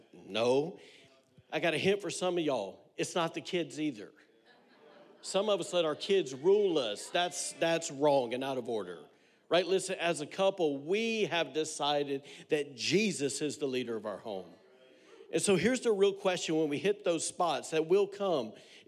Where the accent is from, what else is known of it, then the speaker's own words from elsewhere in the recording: the South, United States; she's from the Northwest, I'm from the South, so she says things like, yes, Mom, I say, yes, ma'am, right?